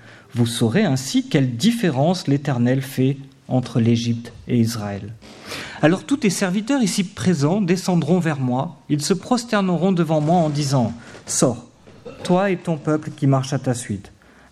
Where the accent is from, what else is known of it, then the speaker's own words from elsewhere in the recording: Auvergne-Rhône-Alpes, France; born there; Je suis né en Ardèche il y a peu de temps. Mes grands-parents avaient une petite ferme.